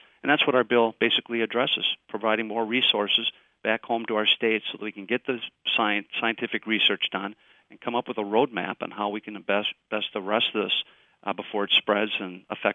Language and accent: English; Wisconsin, United States; Listen, I love to hunt myself. I grew up in Wisconsin.